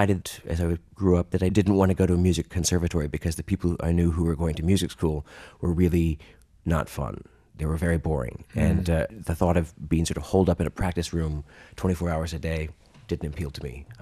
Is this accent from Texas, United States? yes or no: no; Indiana, United States; Well, my upbringing was kind of interesting. I grew up in Indiana, adopted into a family.